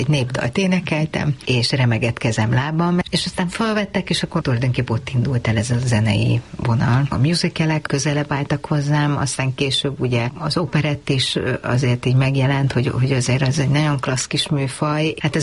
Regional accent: Budapest, Hungary; Igen, én egy dősgyökeres pesti lány vagyok.

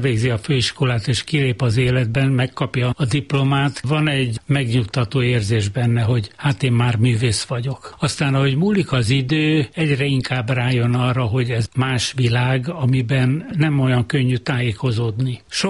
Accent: Transylvania, Romania; Én Erdélyből jöttem, Erdélyben születtem

